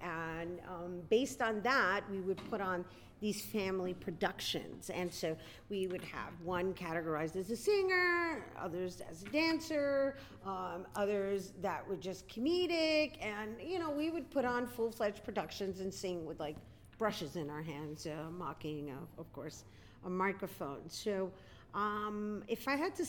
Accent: New York, United States; So I'm born and raised in El Barrio, New York. My family was in a radius of like 118 and 119.

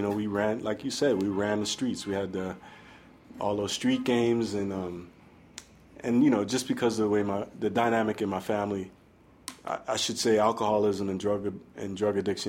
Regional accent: Brooklyn, New York, United States; I was born in 1963, Kings County Hospital.

